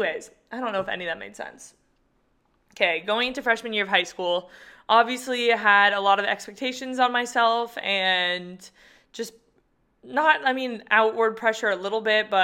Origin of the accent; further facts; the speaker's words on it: California, United States; And I think growing up in California, it also just really set the tone for what competitive running looks like.